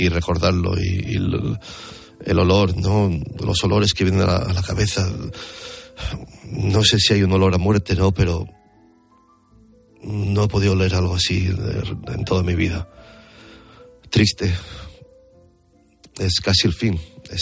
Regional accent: Spain; Y decía, sí, sí, soy de España.

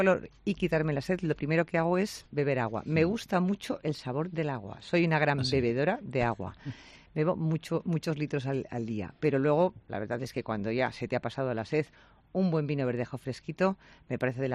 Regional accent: Mojados, Castile and León, Spain; moved away as an adult; Pues yo los veranos de mi infancia les pasaba en el pueblo. Yo soy de pueblo, cosa de la que me enorgullezco. Soy de Mojados. He vivido en Mojados hasta los 24 años y la mayor parte de los veranos les he pasado en Mojados.

